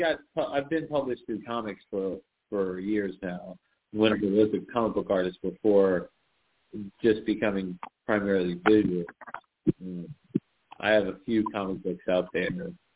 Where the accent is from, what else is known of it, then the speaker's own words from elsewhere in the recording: New Orleans, Louisiana, United States; Honestly, like I grew up in and around New Orleans, and because of that, it's kind of like not a huge deal.